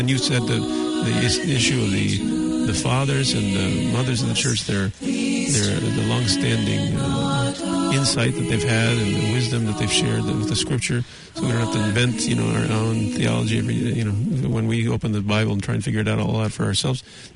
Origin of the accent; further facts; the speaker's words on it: United States; I'm from the United States